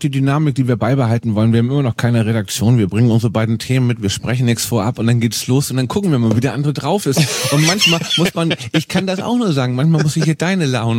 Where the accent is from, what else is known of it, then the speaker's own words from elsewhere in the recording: Northern Germany, Germany; Als Norddeutscher muss ich sagen